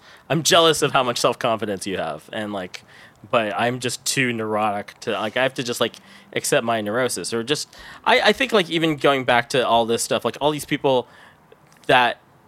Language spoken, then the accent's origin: English; Oakland, California, United States; Bay Area. Like, I lived in Oakland for like 20 years.